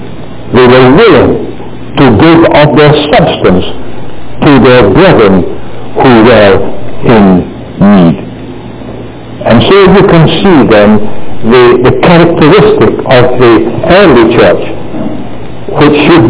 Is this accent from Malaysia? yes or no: no; Burlington, Ontario, Canada; I come from Burlington, and there is an assembly in Oakville and several in Hamilton and down the peninsula.